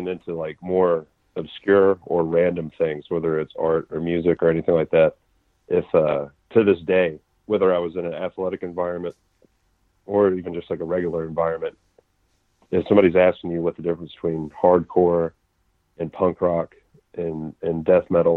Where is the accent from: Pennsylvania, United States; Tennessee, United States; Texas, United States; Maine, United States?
Tennessee, United States; Memphis; growing up in Memphis, I mean, there was like, you know, like a lot of different styles of hardcore, really.